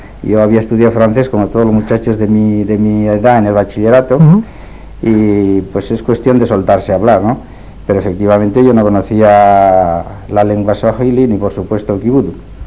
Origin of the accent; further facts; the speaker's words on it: Puente la Reina, Navarre, Spain; Soy de Puente la Reina.